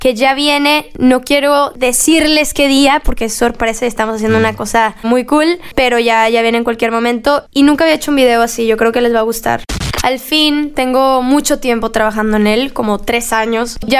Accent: Mexico; now in Los Angeles, United States; y yo como mexicana, porque estaba cantando los dos idiomas.

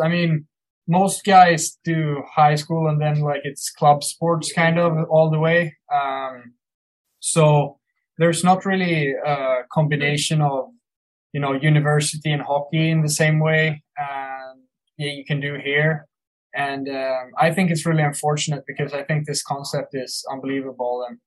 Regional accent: Sweden; English is a second language; now in United States; I came from Sweden.

